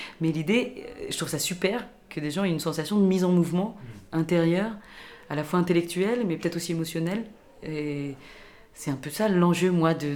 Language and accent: French; Paris, Île-de-France, France; born there; Peut-être parce que je suis parisienne et que une parisienne de naissance, en tout cas